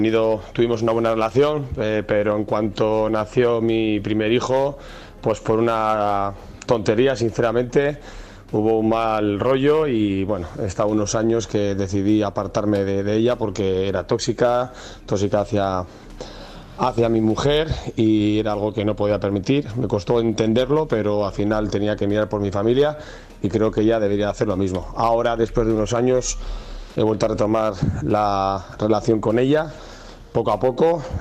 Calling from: Irún, Basque Country, Spain

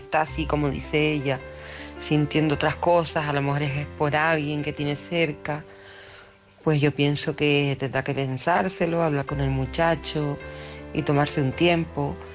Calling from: Canary Islands, Spain; Hola, buenas noches … de Tenerife.

